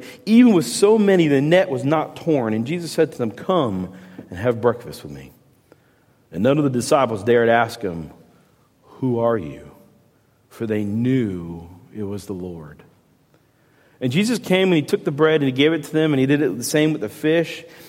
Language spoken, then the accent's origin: English; Florida, United States; I was one of those kids. I was raised in South Florida. I wasn't raised in the church. I was raised a hellion.